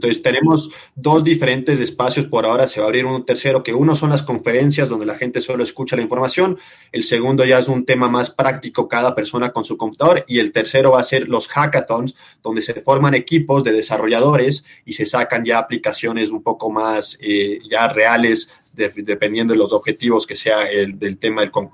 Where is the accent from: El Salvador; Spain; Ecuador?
Ecuador; el nivel profesional técnico que tengamos nosotros como ecuatorianos